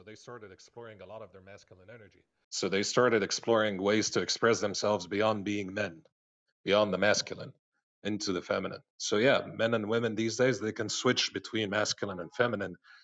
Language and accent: English; Egypt; I'm from Egypt.